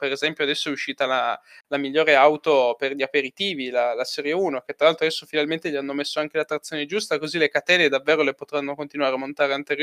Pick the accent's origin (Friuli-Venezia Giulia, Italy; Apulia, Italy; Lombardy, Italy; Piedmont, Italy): Piedmont, Italy; Turin; siamo entrambi di Torino